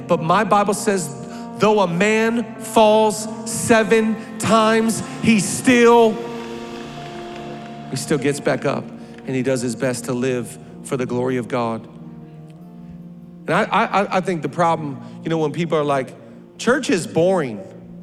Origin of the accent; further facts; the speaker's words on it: Seattle, Washington, United States; I grew up in the Seattle area.